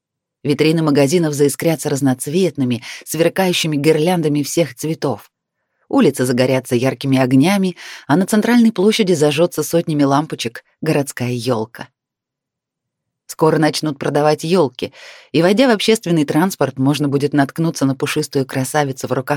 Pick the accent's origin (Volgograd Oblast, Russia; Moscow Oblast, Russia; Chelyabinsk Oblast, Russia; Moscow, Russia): Volgograd Oblast, Russia; Volzhsky; Раньше я непременно ездила к маме на новогодние каникулы в Волжский, откуда я родом.